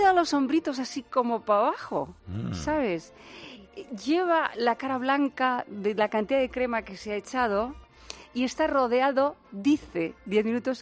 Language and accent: Spanish; Albacete, Castilla-La Mancha, Spain; Yo es que soy de Albacete